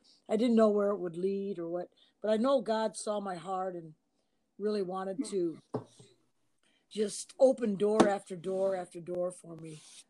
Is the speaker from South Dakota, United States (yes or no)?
yes; Elkton, South Dakota, United States; I'm from Elkton, South Dakota. I grew up in South Dakota, went to South Dakota State University